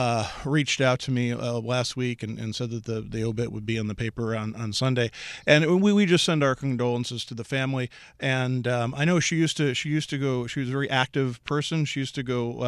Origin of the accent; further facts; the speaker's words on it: Pennsylvania, United States; Well, hey, I grew up near New Hope.